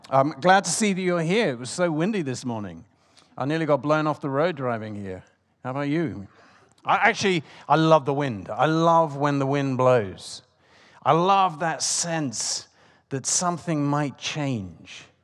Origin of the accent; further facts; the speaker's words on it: London, United Kingdom; There! That's my home country. My home city, it's London, and it's a march carrying flags.